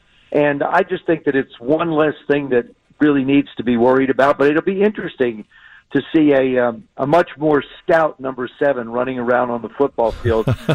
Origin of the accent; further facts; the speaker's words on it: South River, New Jersey, United States; and I grew up in South River, and it's right in Middlesex County